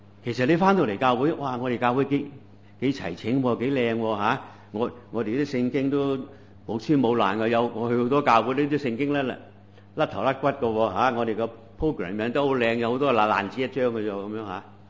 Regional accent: Hong Kong; 我哋系基督徒，我哋系中国人，我哋系香港人

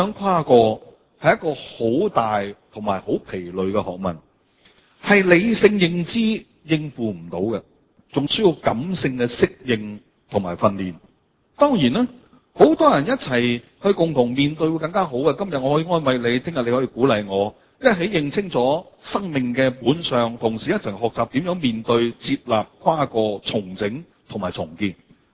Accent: China

